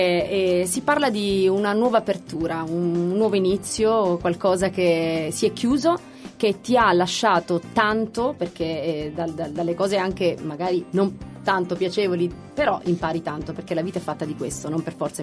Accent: Sicily, Italy; c'era un freddo allucinante, ragazzi, cioè sono siciliana, non ci è abituata

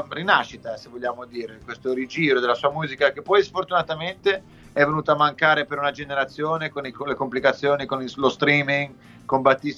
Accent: Liguria, Italy; Io, essendo ligure, la nostalgia ce l'ho nel DNA.

